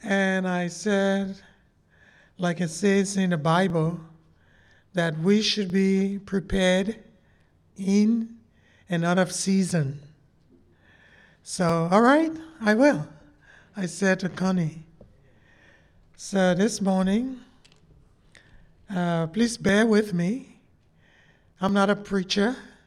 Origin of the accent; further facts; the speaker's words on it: Liberia; I am originally from Liberia, and Liberia was founded after the ex-slaves returned from this country.